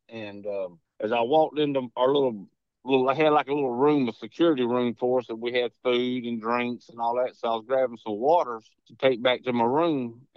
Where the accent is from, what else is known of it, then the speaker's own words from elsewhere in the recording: Milton, United States; Growing up in Milton, small town, fun. We had the river, we had pine trees, woods, dirt roads, we had the beaches, and we grew up hunting and fishing.